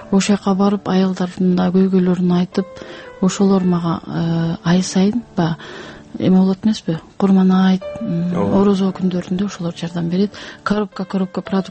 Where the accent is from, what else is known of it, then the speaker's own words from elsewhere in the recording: Naryn, Naryn Region, Kyrgyzstan; мен азыр Нарындан, өзүм Нарындыкмын